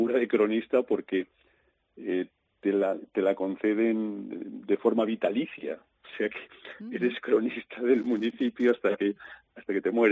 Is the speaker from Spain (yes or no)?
yes; Sanzoles, Castile and León, Spain; Tengo ese honor, porque en Sanzoles ser Zangarrón supone un gran honor.